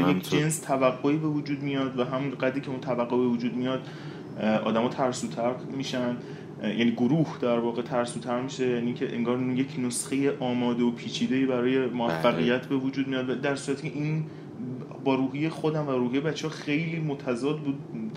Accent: Shahrekord, Chaharmahal and Bakhtiari, Iran; ما سرپرست داریم توی شهر خودمون شهر کرد

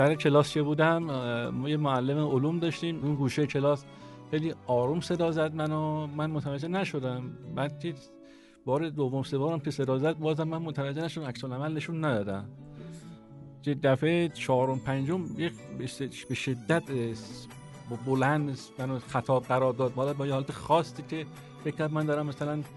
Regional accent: Tehran, Tehran Province, Iran; از سال 54 در تهران به دنیا آمدم تا الان که تهران هستم.

